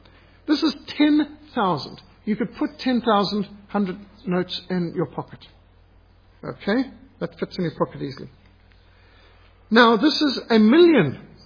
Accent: Zimbabwe; I was brought up with ticks in Rhodesia, that's very normal.

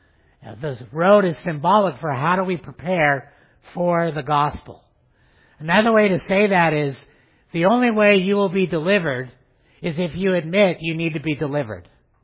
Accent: Arizona, United States; I grew up in Arizona and I grew up in the desert.

